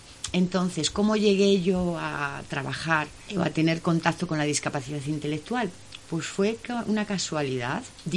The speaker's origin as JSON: {"language": "Spanish", "town": "Madrid", "region": "Community of Madrid", "country": "Spain", "said": "Yo vengo de Madrid."}